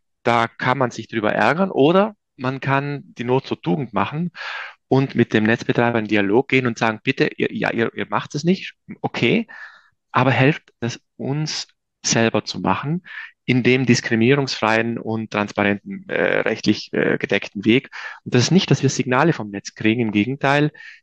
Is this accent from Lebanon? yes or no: no; Trentino-Alto Adige, Italy; now in Munich, Germany; ich bin ja aus Südtirol, also einem Bergbauerndorf.